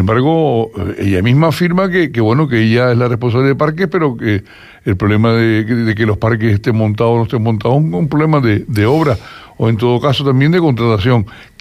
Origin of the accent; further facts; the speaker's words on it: Playa Blanca, Canary Islands, Spain; lógicamente yo soy de Playa Blanca